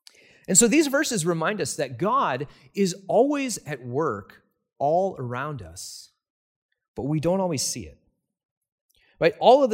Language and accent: English; East Coast, United States; born there; now in Kitsap County, United States; Now, I was born on the East Coast. I've moved around a lot. I've lived in a lot of different places. But now I've lived in Kitsap County, Washington for almost as long as all of the other places in my life combined.